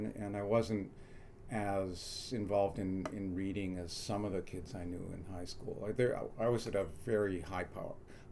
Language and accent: English; Amherst, Massachusetts, United States; Born and raised in Amherst.